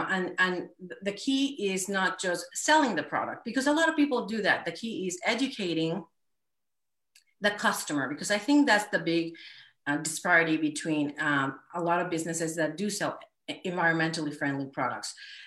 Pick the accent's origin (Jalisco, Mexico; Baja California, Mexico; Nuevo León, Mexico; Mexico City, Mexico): Mexico City, Mexico; now in United States; But originally, I'm from Mexico City. And coming from Mexico City, I realized culturally was very different.